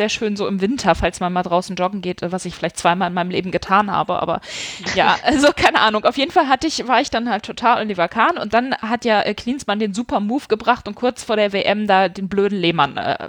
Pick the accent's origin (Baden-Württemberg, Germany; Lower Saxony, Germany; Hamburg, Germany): Lower Saxony, Germany; Hanover; also ich komme aus Hannover, ne, und war aber nie 96-Fan.